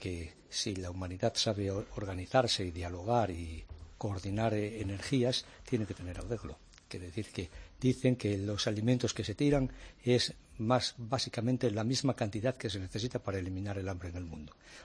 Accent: Asturias, Spain; now in Mozambique; Soy asturiano.

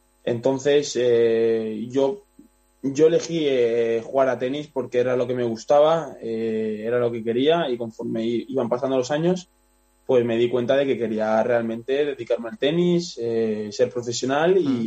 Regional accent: Region of Murcia, Spain; que voy a mi pueblo, quedo con ellos, voy a Murcia, quedo con ellos y me olvido de que soy tenista

